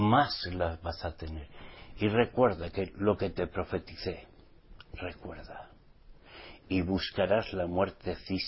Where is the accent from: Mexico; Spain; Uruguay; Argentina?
Spain; Basque Country; Y como vasco que soy, si no llego a nacer de nuevo, el que me la hace me la paga.